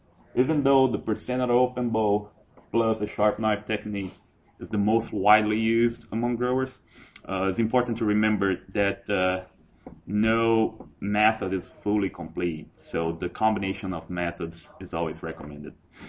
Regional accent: Brazil; English is a second language; now in United States; I'm originally from Brazil

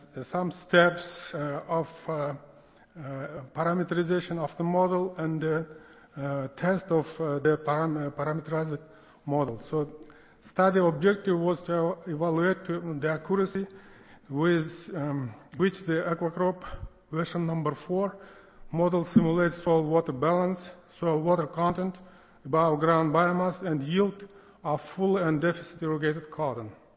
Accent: Uzbekistan; English is a second language; now in United States; So I'm from Uzbekistan, from Carlton Research Institute. I'm here in the United States as a Fulbright scholar for 9 months

